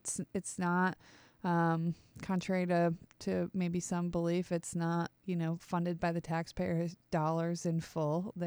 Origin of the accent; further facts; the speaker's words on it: Cincinnati, Ohio, United States; I grew up in Cincinnati.